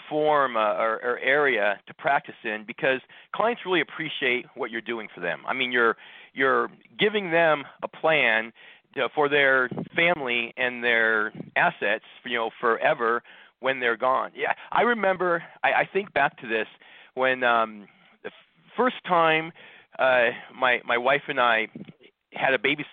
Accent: Scottsdale, Arizona, United States; also born or lived in Northern California; I'm a Scottsdale homegrown guy. I mean, I was born in Northern California, but we moved here when I was just a kid

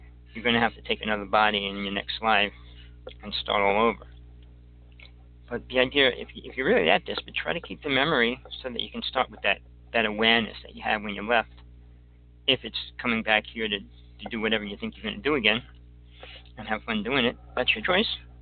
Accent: New Jersey, United States; I grew up in Jersey, and the temperatures used to reach 100 there.

